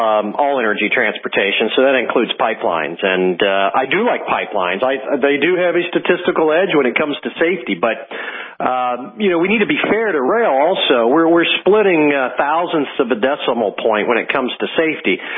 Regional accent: Midwest, United States; And, I don't know, I'm from the Midwest.

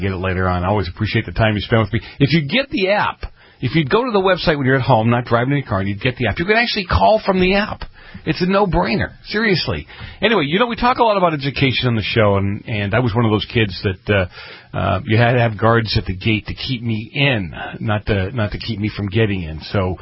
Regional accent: East Coast, United States; now in California, United States; I grew up on the East Coast. The buildings were enclosed.

